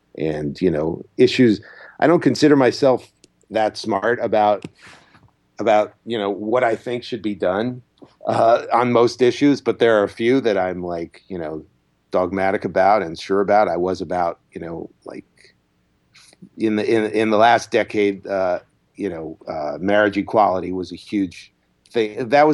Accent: New York, United States; I mean, I'm from New York. I've known him for 20 years, 30 years here

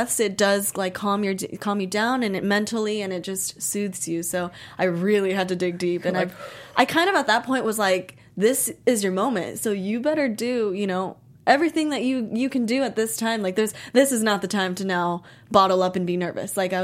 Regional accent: Miami, Florida, United States; We have the same teacher for a couple years, like, mm-hmm. growing up in Miami and everything.

